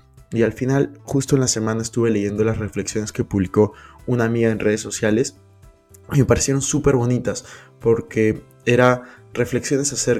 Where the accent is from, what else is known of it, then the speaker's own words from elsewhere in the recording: Peru; Yo soy de Perú y de verdad me encanta seguir a la selección.